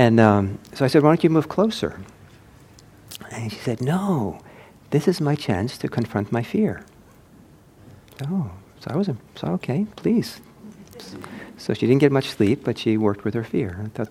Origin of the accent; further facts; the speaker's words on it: Italy; I grew up in Italy.